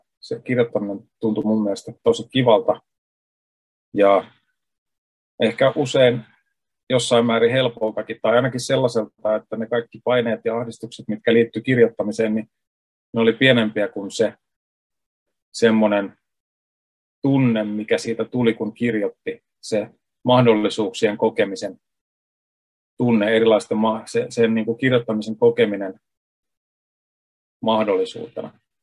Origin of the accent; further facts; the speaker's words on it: Hämeenlinna, Kanta-Häme, Finland; Olen siis Hämeenlinnasta kotoisin